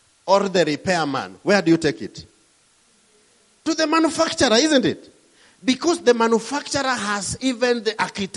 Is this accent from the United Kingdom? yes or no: no; Kenya; One day perhaps you'll see this picture of this fellow from Kenya. Maybe my accent might not even be the best.